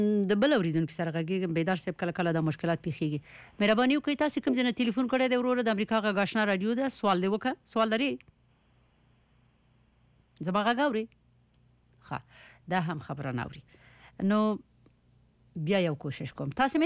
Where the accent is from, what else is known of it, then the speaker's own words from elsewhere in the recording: Afghanistan; خبر ول سره مونږ ټول افغانان یو.